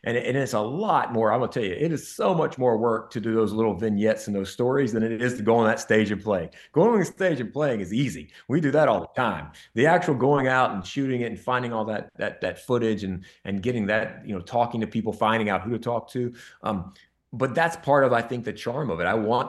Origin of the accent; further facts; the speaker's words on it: Camden, South Carolina, United States; I touched on it with my hometown of Camden, South Carolina.